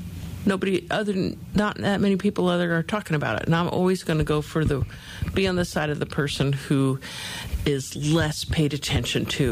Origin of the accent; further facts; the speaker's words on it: New Jersey, United States; Long ago and far away, I was raised in New Jersey. But as I say, because my mother and pretty much all of her relatives are from North Carolina